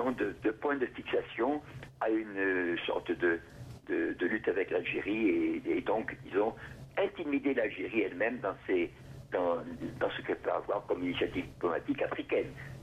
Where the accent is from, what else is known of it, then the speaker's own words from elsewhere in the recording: France; il semble en tout cas chez nous, en France, nous le voyons très bien